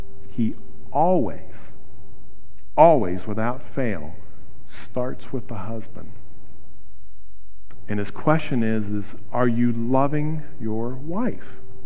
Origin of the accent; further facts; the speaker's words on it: Wheeling, West Virginia, United States; I grew up in Wheeling, West Virginia, with a guy who was one of 9 children